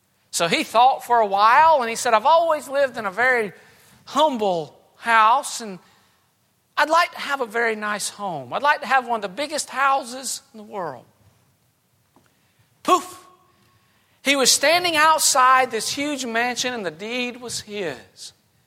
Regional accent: Georgia, United States; accent: South Georgia; And they were laughing at my South Georgia accent.

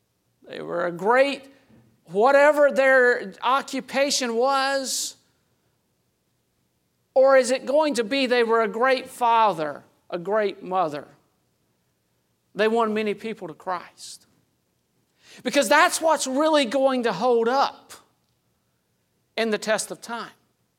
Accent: Valdosta, Georgia, United States; Well, I grew up in Valdosta, Georgia, in South Georgia

